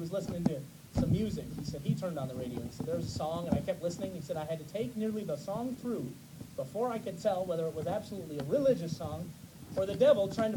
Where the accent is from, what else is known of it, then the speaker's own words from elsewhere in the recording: Minnesota, United States; born there; I was born in Minnesota. This is culture.